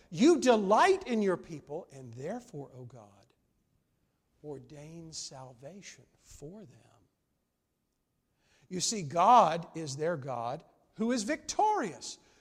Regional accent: South Carolina, United States; I grew up in South Carolina. Whenever there was ice in South Carolina, you'd stay inside the house

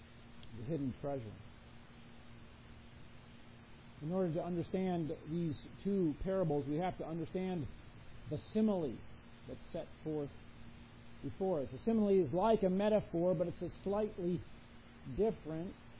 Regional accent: Indiana, United States; For a time, I grew up in Indiana. Pretty flat. Full of fields.

